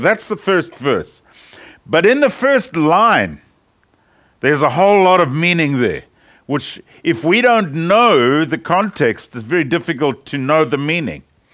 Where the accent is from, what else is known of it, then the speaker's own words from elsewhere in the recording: South Africa; we're from South Africa, born and bred.